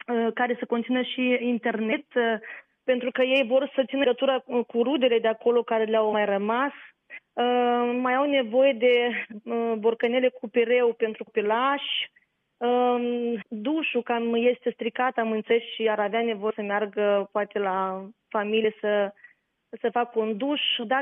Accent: Moldova; pentru că eu sunt din Republica Moldova și cunosc limba rusă

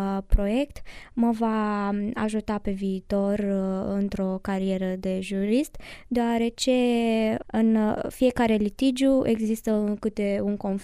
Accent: Galați, Galați County, Romania; now in Iași, Romania; vin din Galați, dar studiez la Universitatea Alexandru Ioan Cuza, Facultatea de Drept.

